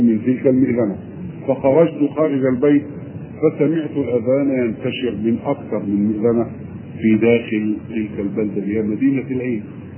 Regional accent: Lower Egypt, Egypt; born there; سمعت بأذني ورأيت بعيني في بلدتي، وهي بلدة في شمال مصر

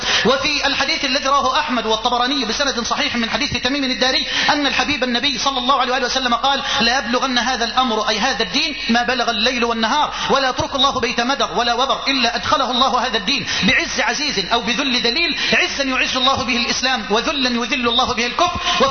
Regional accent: Egypt; بلدنا مصر

